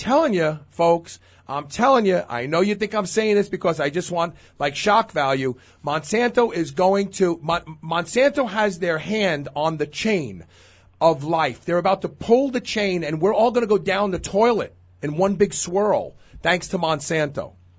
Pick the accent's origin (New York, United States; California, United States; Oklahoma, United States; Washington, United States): New York, United States; Brooklyn; I probably can. I grew up in Brooklyn.